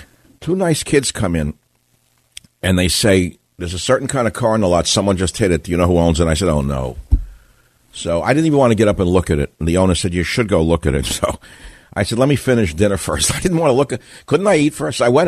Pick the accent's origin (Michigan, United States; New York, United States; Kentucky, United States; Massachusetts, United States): New York, United States; Queens